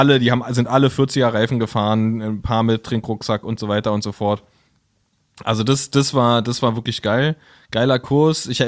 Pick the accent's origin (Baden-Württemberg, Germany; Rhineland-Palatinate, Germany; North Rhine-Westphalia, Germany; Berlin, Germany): Berlin, Germany; nee, wir sind aus Berlin, also Berliner Kennzeichen.